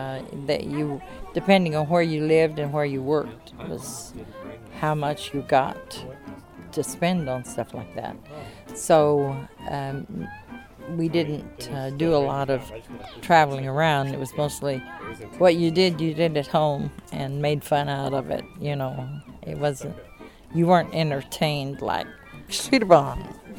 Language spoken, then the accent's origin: English; Brownsville, Texas, United States; also born or lived in Corpus Christi, United States; I grew up in mostly in Brownsville, Texas and Corpus Christi. Actually, my father was a mover, and in 12 years, I went to 9 different schools to give you a pretty good idea.